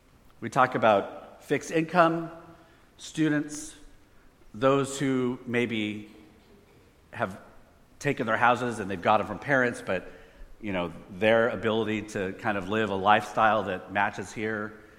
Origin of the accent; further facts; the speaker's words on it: Palo Alto, California, United States; So we're from Palo Alto, and they're like, oh, must be a nice church.